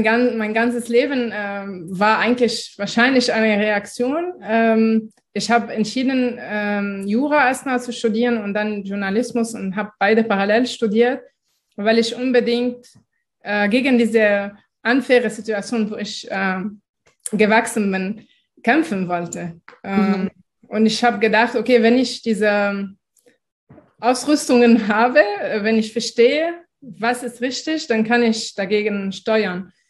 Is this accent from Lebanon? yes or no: yes; Lebanon; now in Germany; Ich war auch in einem Gebiet, wo unter israelischer Besetzung. Das heißt, wir waren bis 2000 eigentlich wir gehörten nicht 100% zu Libanon